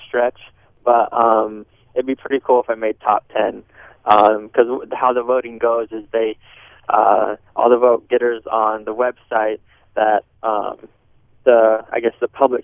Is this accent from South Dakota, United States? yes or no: yes; Colombe, South Dakota, United States; Yeah, I'm from Colombe, South Dakota. Graduated from Colombe in 2007.